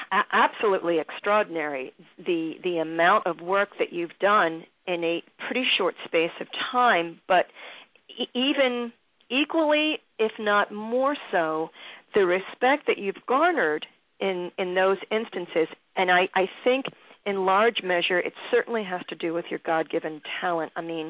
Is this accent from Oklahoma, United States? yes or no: no; Philadelphia, Pennsylvania, United States; because when we were growing up in Philadelphia, we had a great AM radio station.